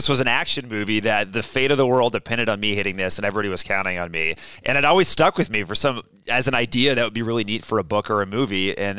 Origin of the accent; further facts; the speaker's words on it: Dallas, Texas, United States; I had this idea 30 years ago when I was a kid growing up in Dallas, Texas, playing Little League, really.